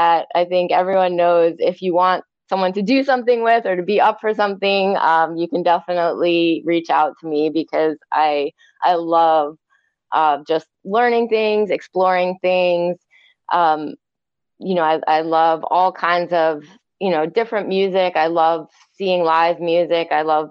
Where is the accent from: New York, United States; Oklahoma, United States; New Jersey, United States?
New York, United States; I went to school in Philadelphia. I grew up in New York.